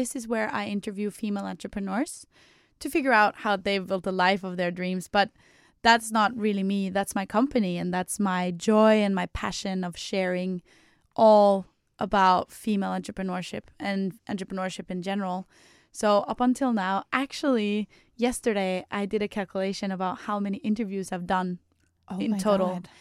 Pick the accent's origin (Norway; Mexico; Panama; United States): Norway; Trondheim, Trøndelag; moved away as an adult; now in Copenhagen, Denmark; I'm 25 years old, turning 26 now, 1st of November. I live in Copenhagen and I've lived there for 4 years, but I'm originally from Norway, mm-hmm, from Trondheim, which is a small town, yeah, in Norway.